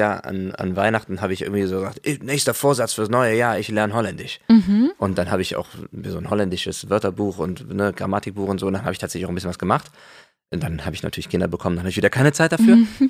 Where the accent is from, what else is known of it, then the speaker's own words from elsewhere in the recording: Cologne, North Rhine-Westphalia, Germany; Ich bin ja auch Kölner